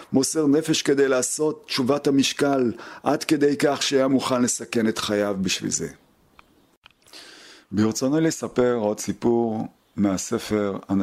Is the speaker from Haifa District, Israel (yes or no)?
no; Southern District, Israel; גדלתי בבית לא חרדי ולא חילוני, פר וכזה. באחד משובי הדרום, הבית שלנו היה פשוט מסורתי.